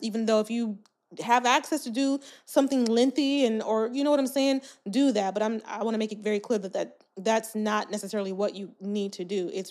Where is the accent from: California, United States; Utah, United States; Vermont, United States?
California, United States; now in Arkansas, United States; I moved all the way from California, where I was born and raised, to Arkansas to be in community with a sister friend